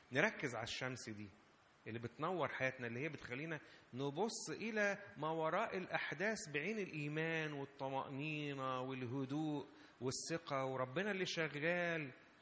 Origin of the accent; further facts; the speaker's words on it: Egypt; احنا ساعات كمصريين شويه بقى عندنا لما نضحك شويه نقول اللهم اجعله خير